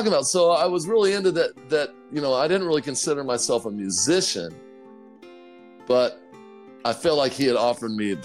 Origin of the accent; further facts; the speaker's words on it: California, United States; going back when I was, 13, 14, growing up in Orange County, you know, I was playing in little garage bands